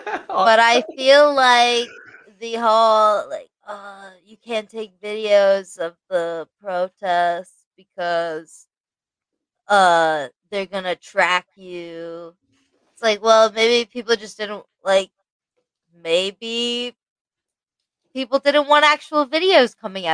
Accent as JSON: {"language": "English", "town": "Philadelphia", "region": "Pennsylvania", "country": "United States", "tie": "born or raised there", "said": "Yes. Home and raised. Born and raised."}